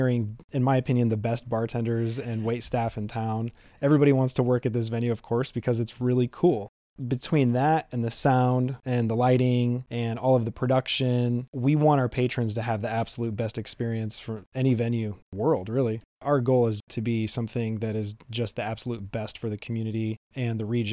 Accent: Fort Wayne, Indiana, United States; Growing up in Fort Wayne, started playing in bands when I was 13

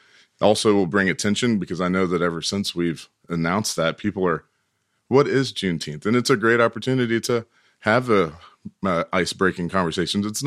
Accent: Texas, United States; I'm originally from Texas

